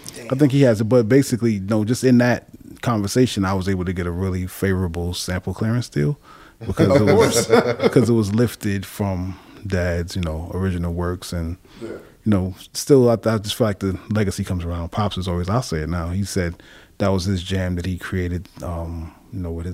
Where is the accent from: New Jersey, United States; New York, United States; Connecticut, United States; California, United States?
New York, United States; Queens; at that time my parents lived Brooklyn Heights, but then I grew up in Queens mainly. Northside, Jamaica, Queens, Cambridge Heights.